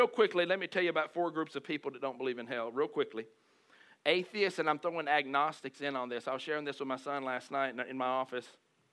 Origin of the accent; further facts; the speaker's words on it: the South, United States; Because in the South, I'm from the South, so I can say this.